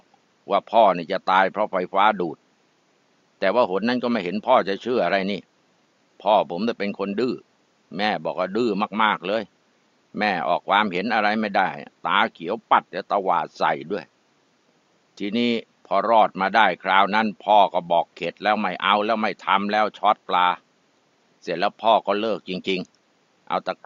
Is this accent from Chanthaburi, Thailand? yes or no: no; Taling Chan, Bangkok, Thailand; ที่คลองชักพระนี่แหละตลิ่งชันนี่แหละบ้านผมนะบ้านพ่อบ้านแม่ผมเกิดที่นั่นอยู่ที่นั่นโตที่นั่น